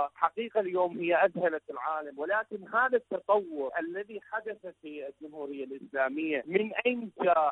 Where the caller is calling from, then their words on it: Iraq; من العراق